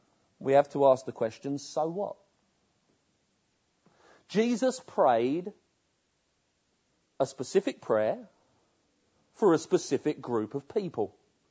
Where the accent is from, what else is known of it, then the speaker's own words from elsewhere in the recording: United Kingdom; And we're British, so we queue.